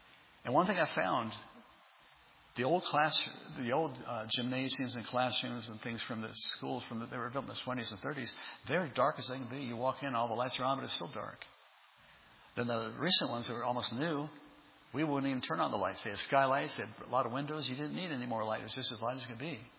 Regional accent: Arizona, United States; And I'm from Arizona, not what 110 feels like, okay?

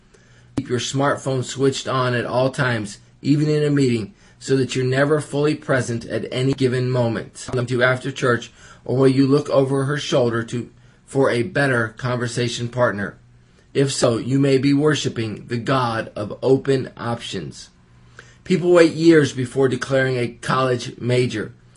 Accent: England, United Kingdom; now in United States; As an Englishman, one of the biggest challenges I faced in America

